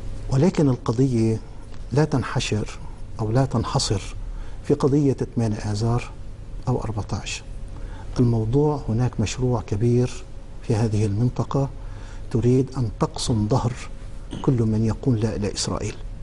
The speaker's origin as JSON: {"language": "Arabic", "town": "Tripoli", "region": "North Governorate", "country": "Lebanon", "said": "أول شيء نحن معروفون في طرابلس منذ الثمانينات."}